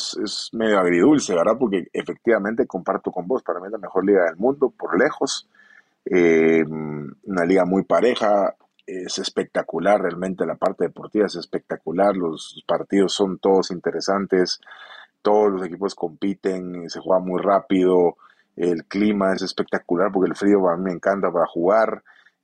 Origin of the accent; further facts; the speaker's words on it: Guatemala; moved away; si me vine desde Guatemala acá a un equipo de tercera